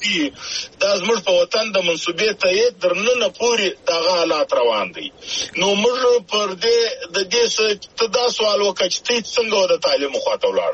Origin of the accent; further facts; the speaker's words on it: Zhob, Balochistan, Pakistan; زه د ژوب یم د ژوب پلانکی زه یم